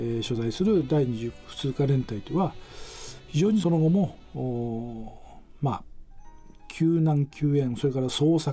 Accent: Yamagata, Japan; 自分の田舎のね、山形の

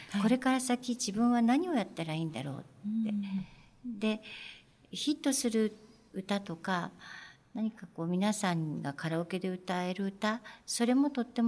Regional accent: Kumamoto, Japan; born there; moved away; 40年を超えてあのずっと暮らしているところですから、なんだかあの生まれは九州熊本なんですけど、もうここであの私は根付いてずっとずっと暮らしておりますので、

